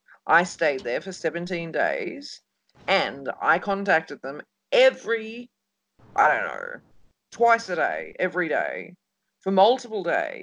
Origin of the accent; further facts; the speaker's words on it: Australia; And I'm an Aussie woman, you know, so that just says a lot.